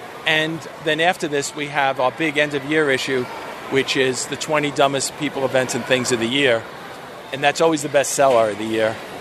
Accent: United States; You know, as an American, as a comedy writer.

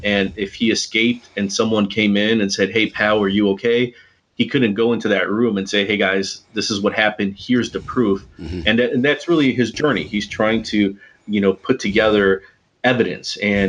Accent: Chicago, Illinois, United States; I grew up watching Svengoolie. I grew up in Chicago

